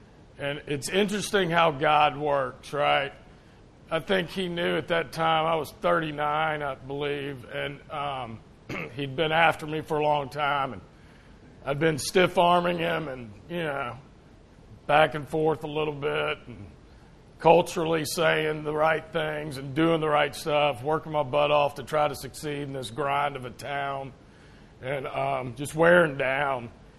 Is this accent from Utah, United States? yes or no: no; Tucker, Georgia, United States; And I was raised in the church. I grew up in Tucker, Tucker Methodist.